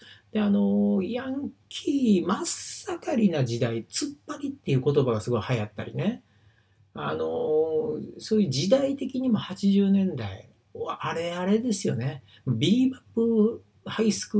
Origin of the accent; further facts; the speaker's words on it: Higashiosaka, Osaka, Japan; 私生まれ育ち、まあ、社会人の前っていうのはですね、まあ、大阪、で生まれ育ちました、東大阪。で、悪い町なんですよね、東大阪。結構やっぱヤクザ多い、町工場ですけれどもね。多いんですよ。